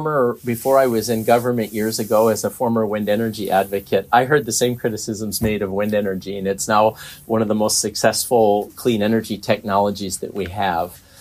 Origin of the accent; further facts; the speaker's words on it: North Dakota, United States; and I'm from North Dakota.